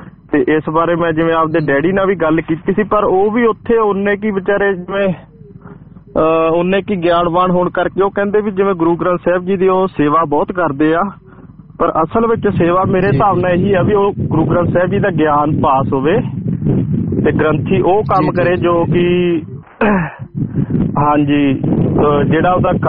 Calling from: Uttar Pradesh, India; ਮੈਂ ਯੂਪੀ ਤੋਂ ਬਿਲੋਂਗ ਕਰਦਾ ਤੇ ਸਾਡੇ ਉੱਥੇ ਯੂਪੀ ਚ ਛੋਟਾ ਜਿਹਾ ਪੰਜਾਬੀਆਂ ਦਾ ਪਿੰਡ ਆ

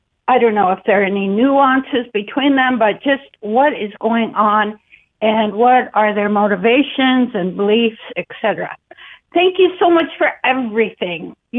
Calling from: Watertown, Wisconsin, United States; Hello, I am calling today from Watertown, Wisconsin.

